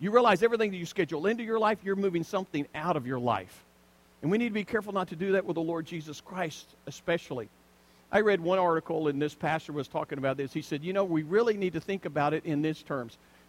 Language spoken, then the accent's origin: English; the South, United States; You know, I grew up in the South.